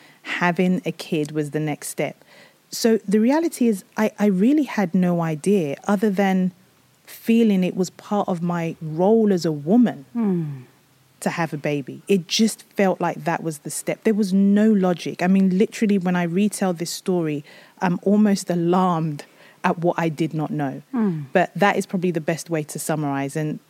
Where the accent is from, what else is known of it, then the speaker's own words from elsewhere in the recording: United Kingdom; born there; also born or lived in Nigeria; So I was born in the UK.